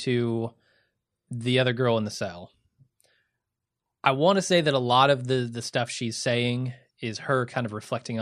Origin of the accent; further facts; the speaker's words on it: Midwest, United States; No, I'm only familiar with Chi-Chi's. I'm from the Midwest.